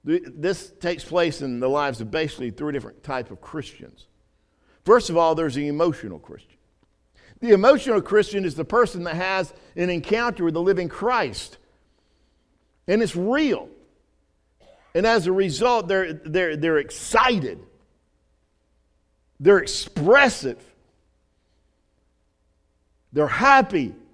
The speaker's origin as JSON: {"language": "English", "region": "Alabama", "country": "United States", "tie": "born or raised there", "said": "It's kind of like growing up in Alabama, that red clay. Y'all got, you know, we have that red clay around here."}